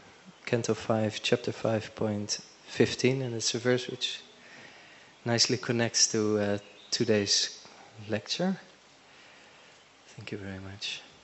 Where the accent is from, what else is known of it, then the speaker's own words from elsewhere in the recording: Netherlands; now in Radadesh, Belgium; I come from Radadesh, Belgium. Originally from Holland.